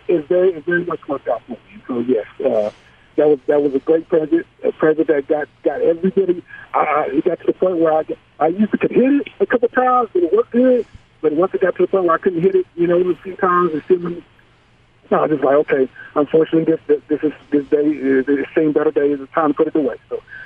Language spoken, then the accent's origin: English; Kansas City, Missouri, United States; I'm from Kansas City, the hood of Kansas City, Missouri. I was 39th Street near that Zarda factory with the big cow in front of it.